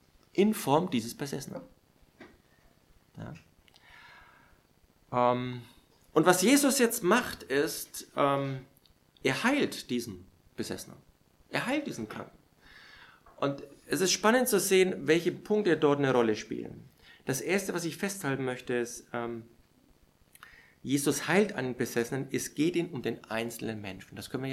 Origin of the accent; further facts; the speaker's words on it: Nuremberg, Bavaria, Germany; ich bin ja hier in Nürnberg aufgewachsen